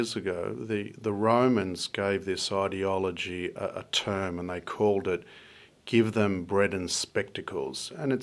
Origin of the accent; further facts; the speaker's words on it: Australia; Look, it's a core value of being Australian.